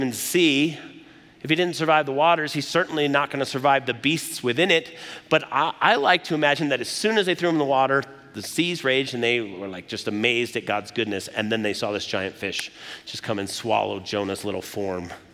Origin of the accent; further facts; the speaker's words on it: United States; I'm a Christian, I'm an American.